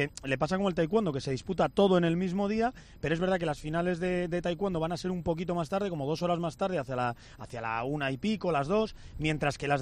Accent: Cantabria, Spain; O sea que yo, siendo cántabro, te tengo que pedir esta misma que está sonando.

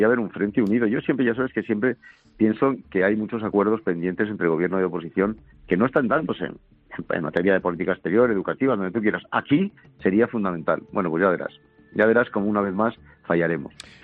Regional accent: Spain; yo como ciudadano, como español

